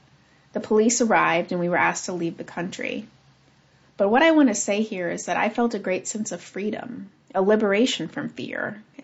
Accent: India; I grew up in India's poorest state

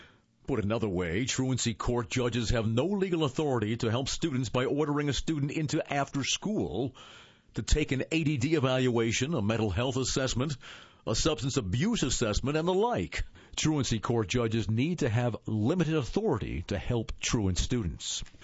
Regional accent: Iowa, United States; In my home state of Iowa, that was the law when I was in high school.

